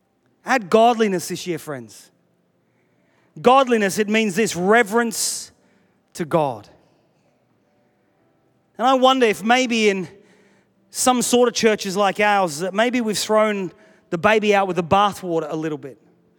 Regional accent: Australia; In just the last few weeks of being at home in Australia, in my home state

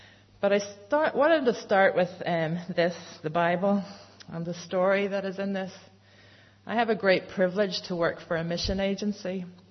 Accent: Belfast, Northern Ireland, United Kingdom; my accent is slightly different from Stanley's this morning. So my parents were missionaries, so I grew up overseas, but I'm actually from Belfast originally

